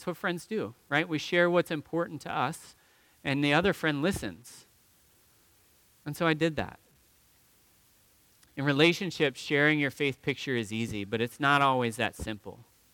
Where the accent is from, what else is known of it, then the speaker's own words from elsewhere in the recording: Ohio, United States; now in Texas, United States; I'm sharing about who I am and why I'm in Texas and I'm from Ohio.